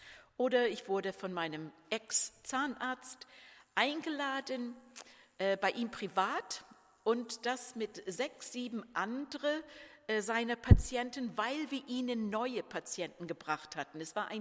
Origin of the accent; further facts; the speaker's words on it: Vancouver, British Columbia, Canada; ich bin in Vancouver aufgewachsen, da sind ganz viele Chinesen